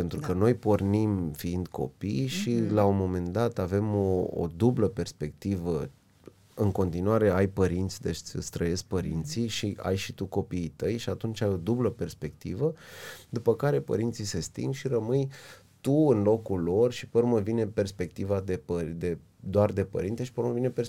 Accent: Tulcea, Tulcea County, Romania; Eu sunt parte din comunitatea LGBT, eu sunt din Tulcea

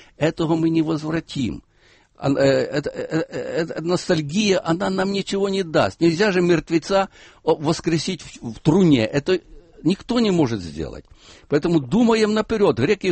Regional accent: Ukraine; Я, как украинец, хочу сегодня и буду хотеть всю жизнь жить в своем государстве

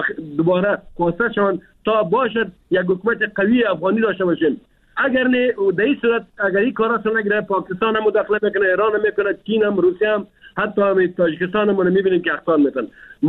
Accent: Afghanistan; ما افغان هستیم، ما مسلمان هستیم

